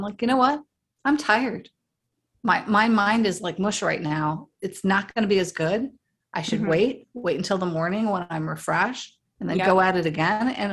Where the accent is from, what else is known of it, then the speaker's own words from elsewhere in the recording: Chicago, Illinois, United States; You know, I'm originally from Chicago and we are workhorses in the Midwest.